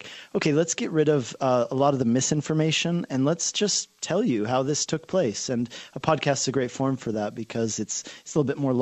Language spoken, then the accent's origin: English; Denver, Colorado, United States; Yeah, so I grew up in Denver. I'm a Colorado native. I grew up in Denver, went to Pomona High School.